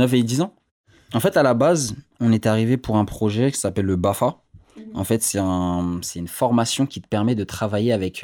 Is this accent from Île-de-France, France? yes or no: yes; Paris, Île-de-France, France; Je suis né en 2000, j'ai grandi à Belleville, et j'ai rencontré tous mes amis dans ce quartier.